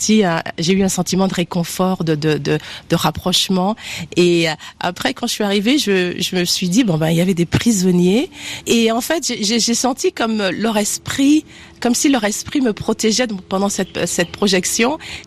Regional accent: Guadeloupe; je suis née en Guadeloupe et je vivais dans une case.

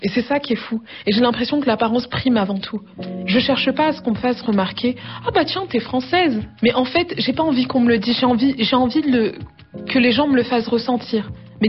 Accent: France; Je suis française, je viens de France, j'habite en région parisienne ou à Paris

